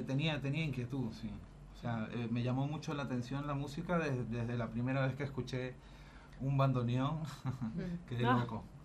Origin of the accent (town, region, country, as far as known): Nueva Esparta, Venezuela; born or raised there; also born or lived in Caracas